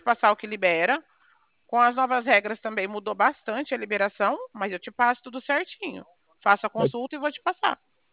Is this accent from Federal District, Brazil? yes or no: no; Bebedouro, São Paulo, Brazil; eu sou de Bebedouro, tá? Interior de São Paulo, aqui pertinho de Barreto.